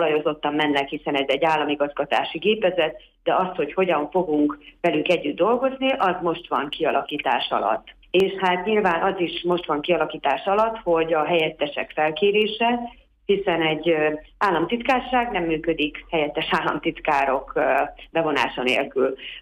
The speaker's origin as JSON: {"language": "Hungarian", "town": "Miskolc", "region": "Borsod-Abaúj-Zemplén", "country": "Hungary", "said": "azt arra rátanultam miskolciként is, mivel 52 éve ebbe a térségbe élek"}